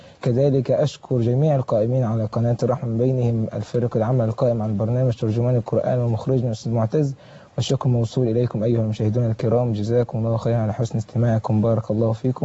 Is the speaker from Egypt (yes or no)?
yes; Egypt; بلدنا مصر.